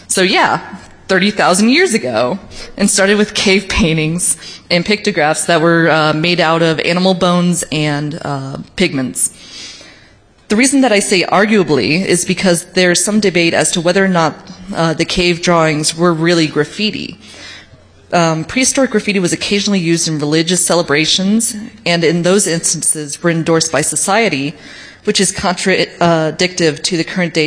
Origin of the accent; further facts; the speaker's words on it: United States; I can't pronounce it. I'm from America. We don't care about anything outside of America, really.